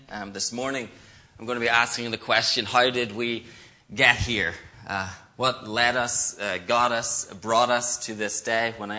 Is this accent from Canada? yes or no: no; Ireland; accent: Irish; Usually I'm a little nervous that people aren't going to understand my Irish accent. This morning I'm a little nervous I'm going to speak with an American accent.